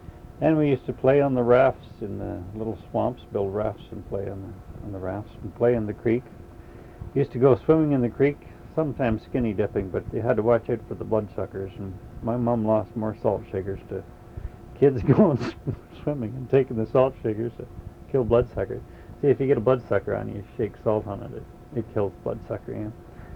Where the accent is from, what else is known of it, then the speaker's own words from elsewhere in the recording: Ottawa, Ontario, Canada; also born or lived in Stittsville; I lived there until 1969, August 12th. I actually lived just outside of Ottawa in a little town called Stittsville.